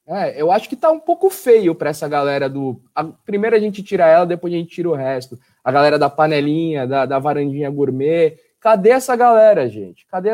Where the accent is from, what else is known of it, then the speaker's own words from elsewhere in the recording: Brazil; Como brasileiro, de verdade, estou aqui aguardando.